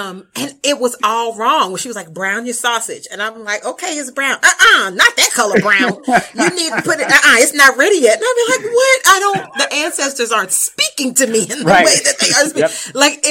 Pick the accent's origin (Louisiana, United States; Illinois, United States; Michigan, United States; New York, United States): Louisiana, United States; Some got lost in translation because I'm from Louisiana and I feel like we the blackity is black. Like from the Delta, from Louisiana, like we it.